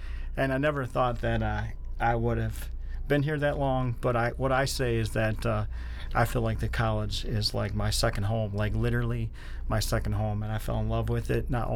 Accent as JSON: {"language": "English", "town": "Parma", "region": "Ohio", "country": "United States", "tie": "born or raised there", "lives_now": "Medina, United States", "said": "I was born and raised here in Northeast Ohio, born and raised in Parma, Ohio. I currently live down in Medina, but just a Cleveland person, my entire born and raised here in the area."}